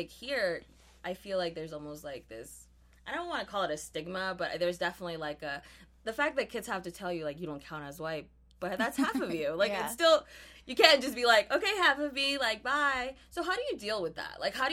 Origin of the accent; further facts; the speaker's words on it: Mexico; I'm Mexican. I come from Mexico. Like, that's it.